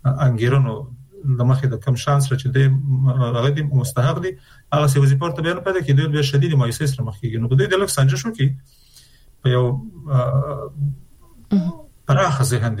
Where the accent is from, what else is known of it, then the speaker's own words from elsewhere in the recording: Afghanistan; چون موږ د افغانستان خلک یو